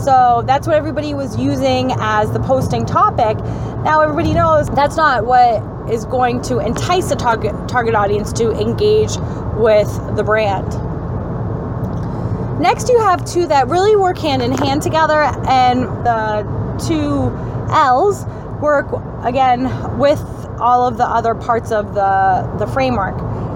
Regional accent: New England, United States; I'm from New England, and the Patriots will put up content from what's going on with the players of the Patriots.

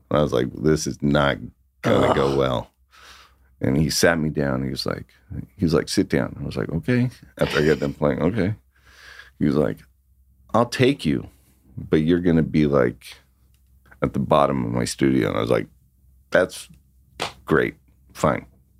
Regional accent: Long Beach, California, United States; I'm from Long Beach, California.

